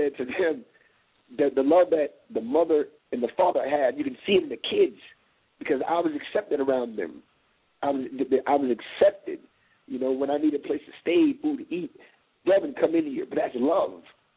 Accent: Florida, United States; now in Atlanta, United States; Was it because I was from South Florida and I was so successful?

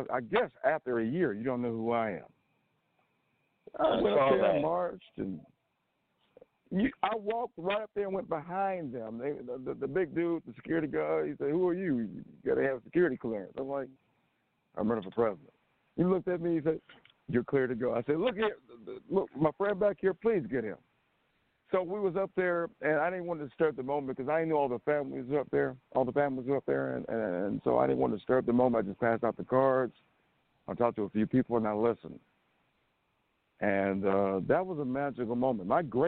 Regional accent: Ohio, United States; For me here in Ohio, this is my home state.

